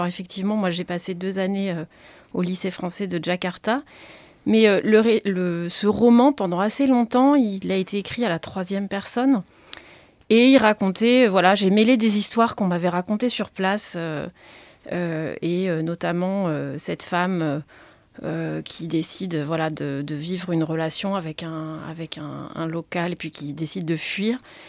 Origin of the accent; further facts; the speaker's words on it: Hauts-de-France, France; Il y a la Scarpe, effectivement, des paysages qui, moi, me sont très familiers, puisque c'est là où j'ai grandi.